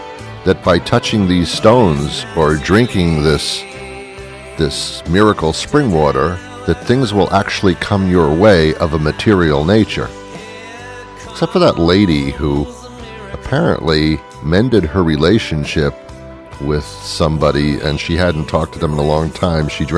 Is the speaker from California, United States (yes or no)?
no; New York, United States; I grew up in New York. Bloomingdale's was like 3 blocks away from me.